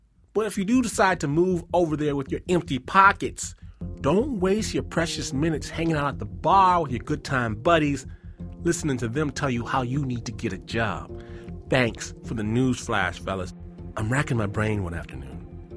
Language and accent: English; Detroit, Michigan, United States; And I'm like, I'm from Detroit.